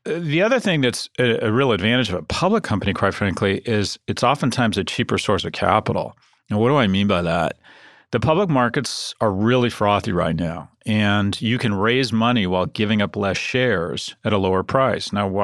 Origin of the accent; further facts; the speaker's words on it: San Diego, California, United States; born there; I was born in San Diego, and my father lives there now.